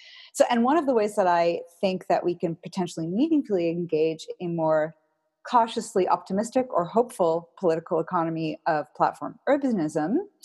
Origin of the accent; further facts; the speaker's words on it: Vancouver, British Columbia, Canada; I'm originally from Vancouver, where Uber does not yet operate.